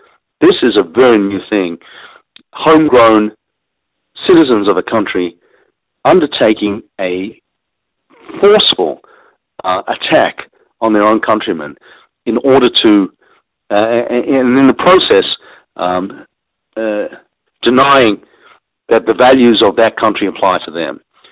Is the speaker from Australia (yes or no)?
yes; Australia; As you know, I'm an Australian, and I saw Sydney undergo an attack unlike it's ever seen before.